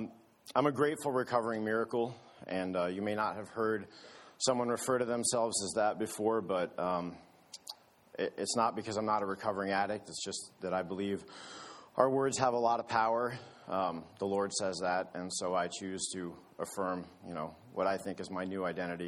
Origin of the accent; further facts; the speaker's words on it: Michigan, United States; born there; I was born in Michigan, and my parents were divorced before I can remember.